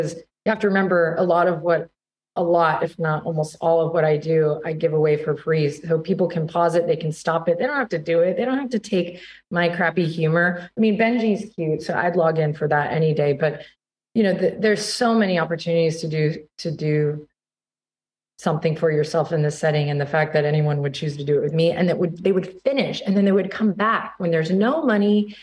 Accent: Austin, Texas, United States; I'm in Washington State. So out of the Texas heat, you know, I'm from Austin and I am in Washington State and it's beautiful, drizzly morning here.

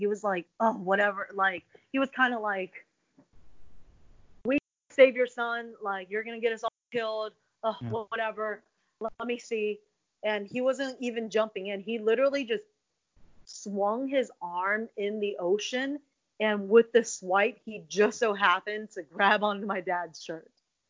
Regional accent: Virginia, United States; born there; Yeah, I was born in Virginia, but my dad's from Shanghai, and my mom is from Taiwan

